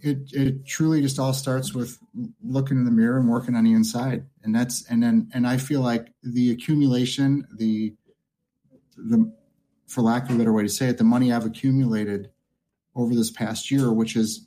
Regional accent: Chicago, Illinois, United States; oh, I do hypnotherapy, and I'm from Chicago originally. In Chicago, I love Chicago, but everything's in a box.

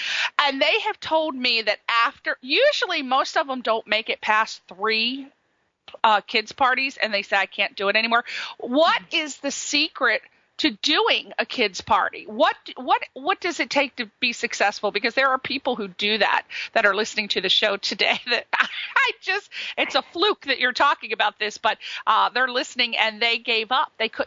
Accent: Ireland; I'm Irish, so I can completely relate to you.

